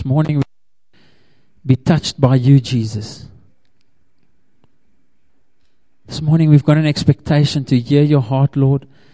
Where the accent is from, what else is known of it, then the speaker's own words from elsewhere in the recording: Graaff-Reinet, Eastern Cape, South Africa; I grew up in the Eastern Cape in the town of Graaf-Reinet, or for the Afrikaners, Graaf-Reinet. I grew up on a farm